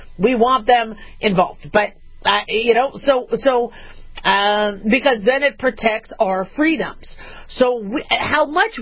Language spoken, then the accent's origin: English; United States; thank God I'm American. I thank God I'm American every night in my prayers